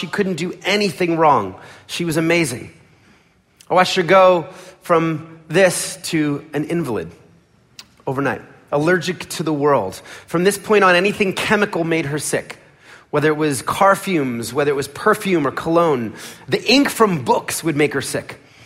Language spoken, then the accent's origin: English; Philadelphia, Pennsylvania, United States; I was born in Philadelphia. I was born in a middle-class family.